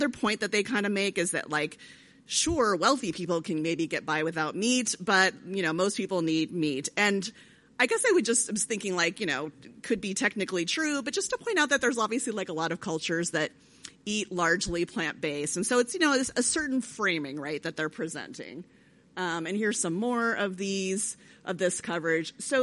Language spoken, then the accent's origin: English; United States; I'm so American.